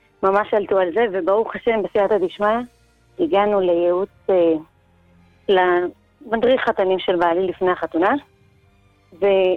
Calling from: Northern District, Israel; אני מהצפון.

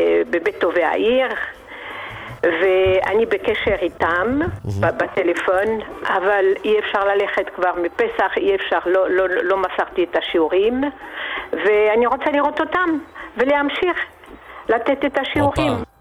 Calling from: Jerusalem, Jerusalem District, Israel; אני בירושלים.

